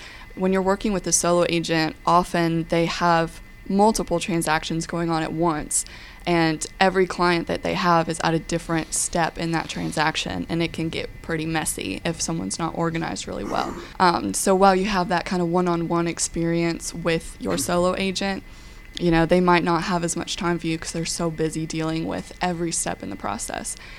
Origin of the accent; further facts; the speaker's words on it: Atlanta, Georgia, United States; And I am also born and raised in Georgia, from Metro Atlanta originally, and I went to school at UGA